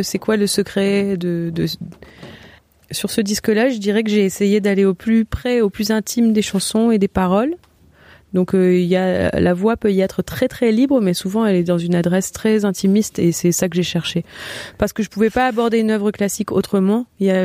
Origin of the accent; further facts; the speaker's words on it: Marseille, Provence-Alpes-Côte d'Azur, France; Il est de Saint-Nazaire et moi je suis de Marseille.